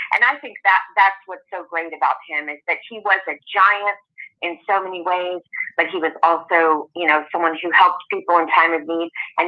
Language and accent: English; Sacramento, California, United States; I also think of back in my home state, my hometown of Sacramento, where he got his start in radio.